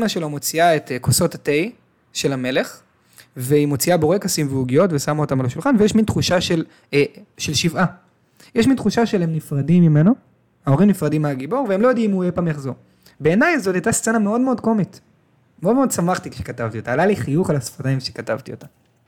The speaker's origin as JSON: {"language": "Hebrew", "town": "Tel Aviv", "region": "Tel Aviv District", "country": "Israel", "tie": "born there", "said": "ואני נולדתי בתל אביב"}